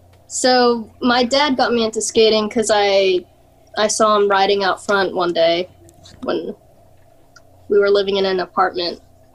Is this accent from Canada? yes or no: no; San Bernardino, California, United States; My parents, when I was young, they bought a house out in San Bernardino. So I grew up skating like in the Badlands and stuff.